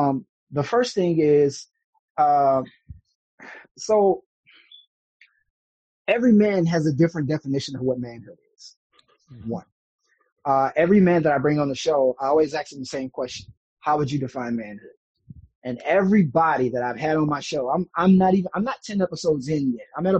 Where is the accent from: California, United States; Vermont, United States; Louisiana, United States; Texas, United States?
Louisiana, United States; So I grew up originally in the South as well. I grew up in Louisiana.